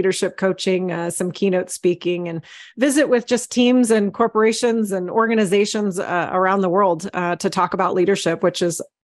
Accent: San Jose, California, United States; I grew up in San Jose, California, decided at the age of 10 that I wanted to be a fighter pilot

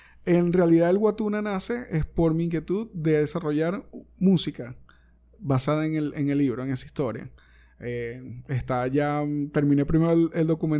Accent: Zulia, Venezuela; Ahora tenemos acá si se puede decir de mi tierra, del estado Zulia

